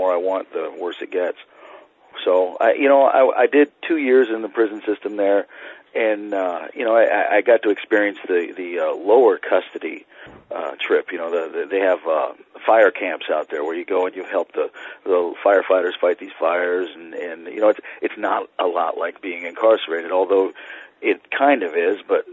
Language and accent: English; Washington, United States; I wasn't from L.A. I grew up in Washington State, up in the northwest, in a small town.